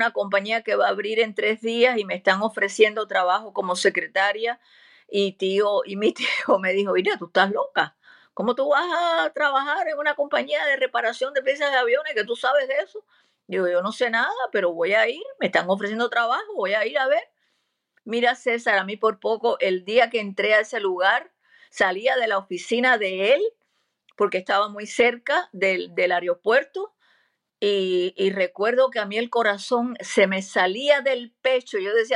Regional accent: Cuba; now in United States; yo le dije, mire, yo soy cubana, ¿verdad?

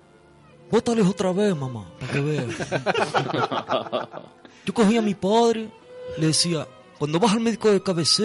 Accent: Garafía, Canary Islands, Spain; Yo soy de Garafía.

